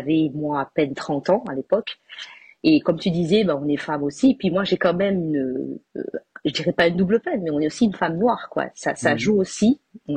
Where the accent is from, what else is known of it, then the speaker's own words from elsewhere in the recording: Réunion; moved away as an adult; now in France; je suis réunionnaise